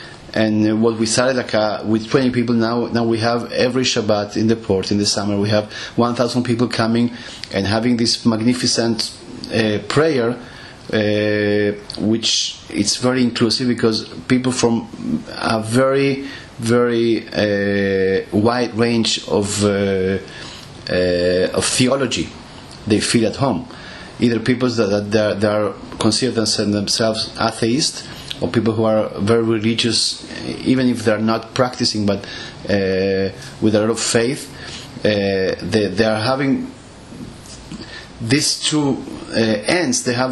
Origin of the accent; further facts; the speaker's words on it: Argentina; I grew up conservative in Argentina.